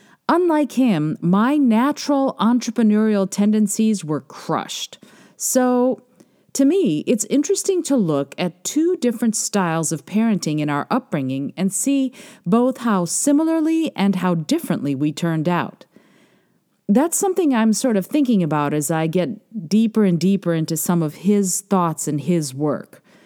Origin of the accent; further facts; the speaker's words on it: Moldova; now in United States; We are both immigrants from the former Soviet Union. He's from Belarus. I'm from Moldova. We both came over in the 1970s.